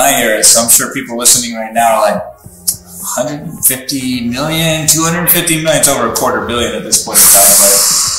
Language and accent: English; Muscatine, Iowa, United States; I'm from Iowa, believe it or not. Muscatine, Iowa, a little tiny town on the river there.